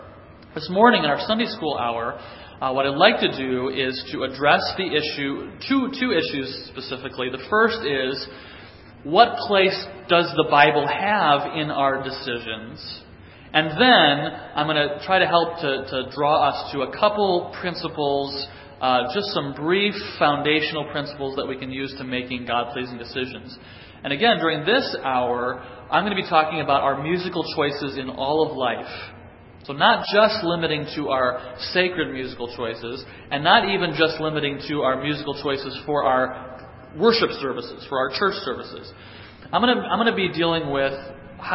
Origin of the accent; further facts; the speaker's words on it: Troy, United States; I grew up in Troy, and so we were up in the area.